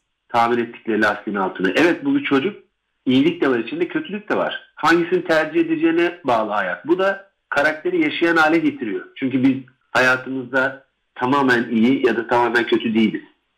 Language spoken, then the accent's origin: Turkish; Akşehir, Konya, Turkey; Benim memleketim aynı zamanda Akşehir.